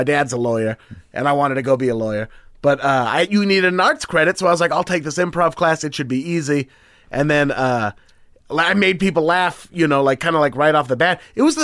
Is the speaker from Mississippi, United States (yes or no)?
no; Beaverton, Oregon, United States; I'm from Beaverton, which is just 9 miles outside of Portland.